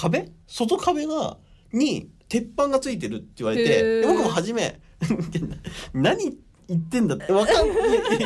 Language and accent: Japanese; Shizuoka, Japan; now in Tokyo, Japan; 地元の静岡か、まあそりゃ一人暮らしだから東京かどっちかにいて、